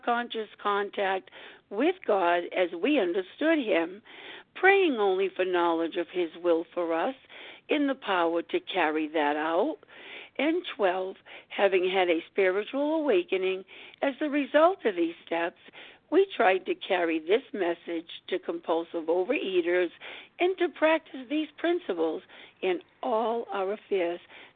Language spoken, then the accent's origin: English; Rhode Island, United States; I'm from Rhode Island.